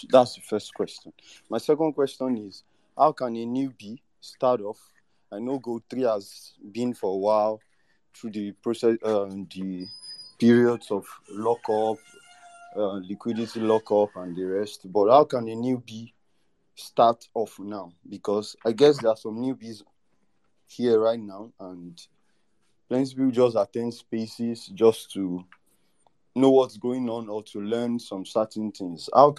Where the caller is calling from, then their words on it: Nigeria; I'm speaking from Nigeria, by the way.